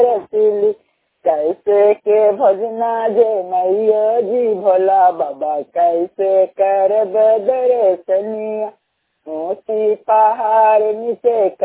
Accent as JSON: {"language": "Hindi", "town": "Hilsa", "region": "Bihar", "country": "India", "said": "छत्तीस गाँव की रहने वाले हैं, थाना हिलसा जिला नालंदा की निवासी हूँ।"}